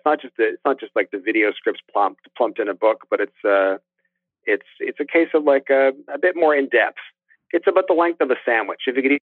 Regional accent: Canada; I mean, but I'm a Canadian egomaniac, so I'll apologize for it.

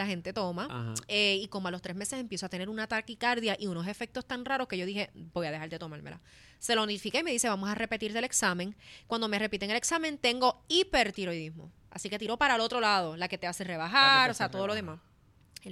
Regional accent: New York, United States; born there; la realidad es que yo nací en Nueva York. Yo nací, okay. Yo soy como … Yo nací en el Bronx por allá.

